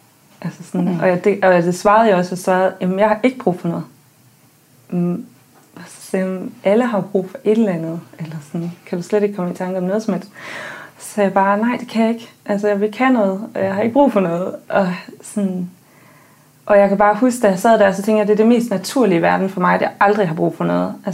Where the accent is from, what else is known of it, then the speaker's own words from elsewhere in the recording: Central Denmark Region, Denmark; Jeg er født og opvokset på landet uden for Aarhus